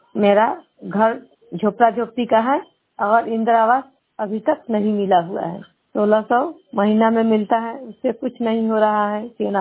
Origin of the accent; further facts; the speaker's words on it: Koriya, Bihar, India; घर कोरिया है, panchayat Korea block Amnour की रहने वाली हूँ